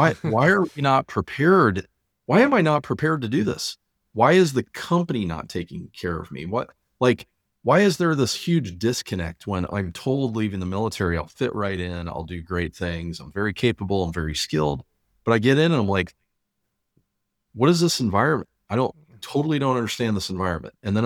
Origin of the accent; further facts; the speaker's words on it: Wyoming, United States; So when I retired from the military, we moved back to Wyoming, which is where my hometown is.